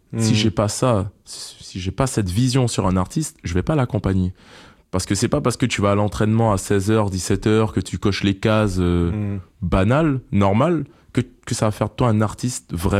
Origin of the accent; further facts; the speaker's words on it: French Guiana; Parce que moi, je viens de la Guyane, donc c'est encore un autre schéma, les Outre-mer.